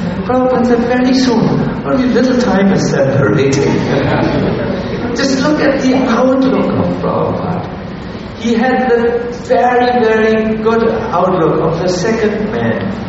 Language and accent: English; Germany; I come from Germany.